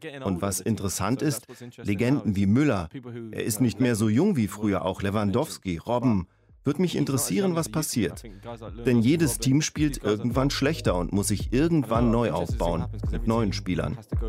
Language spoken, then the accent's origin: German; London, United Kingdom; German is a second language; Ich bin aus London und London ist eigentlich eine Multikulti-Stadt mit Verschiedenheit und Akzeptanz. Ich bin zur Schule gegangen mit Leuten, wo jeder eine unterschiedliche Religion hatte, unterschiedliche Kulturen zusammenkamen.